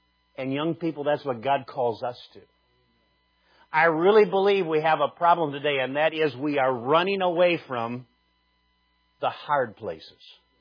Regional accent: Minnesota, United States; now in Nebraska, United States; Now, I'm a Midwesterner. I was born in Minnesota, went to college in Wisconsin, and pastored all in the Midwest and been in Nebraska for these many years.

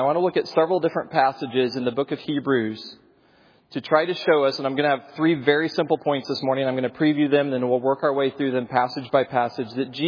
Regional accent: Indiana, United States; I grew up in Indiana and got to see some snow.

